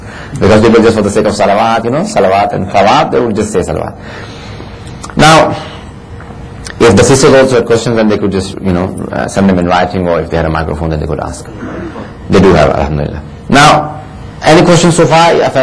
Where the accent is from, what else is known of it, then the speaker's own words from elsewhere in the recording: Lahore, Punjab, Pakistan; I mention Lahore because I'm originally from Lahore.